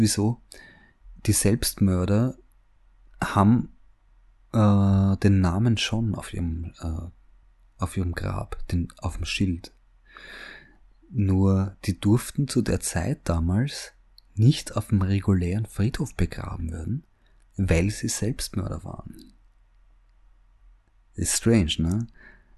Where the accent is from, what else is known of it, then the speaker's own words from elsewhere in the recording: Vienna, Austria; wenn man nachverfolgt als Wiener selber, ja, wo die bei dem Dreh waren, an welchen Spots